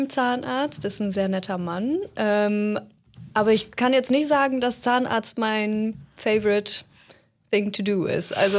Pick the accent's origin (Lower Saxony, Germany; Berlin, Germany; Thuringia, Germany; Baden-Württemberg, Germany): Lower Saxony, Germany; Ich bin auch im nördlichen Emsland aufgewachsen, genauso wie Jana interessanterweise. Ich bin geboren in Sögel und aufgewachsen bin ich im kleinen, aber feinen Rassdorf. Das liegt direkt am Rand vom Landkreis Kloppenburg